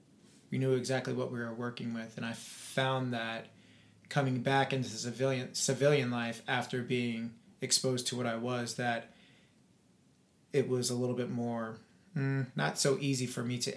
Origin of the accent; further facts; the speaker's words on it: Orlando, Florida, United States; born there; But this body came into form in Orlando, Florida.